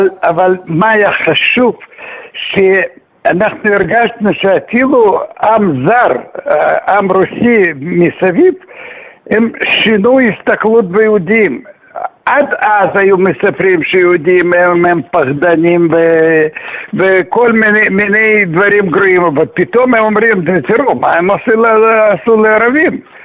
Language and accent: Hebrew; Odesa, Odesa Oblast, Ukraine; now in Israel; אני הייתי ילד לא ממש טיפוסי, כי אני גדלתי בעיר אודסה